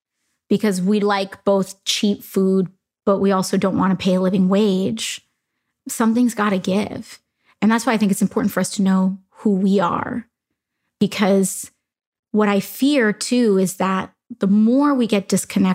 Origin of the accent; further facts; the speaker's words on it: Bronx, New York, United States; because I come from the Bronx, and it's not like I grew up with the Bronx having all white elected officials.